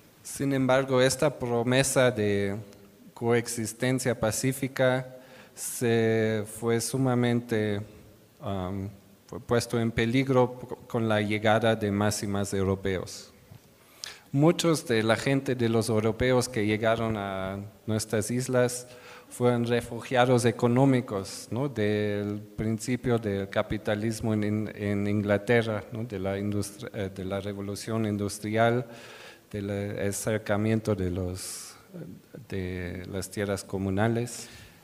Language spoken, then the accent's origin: Spanish; New Zealand; Spanish is a second language; los pueblos indígenas de mi tierra, los Maori.